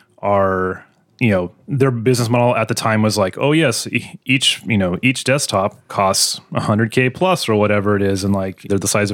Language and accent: English; California, United States; Well, that was another thing that I particularly enjoyed because we're from the Bay Area.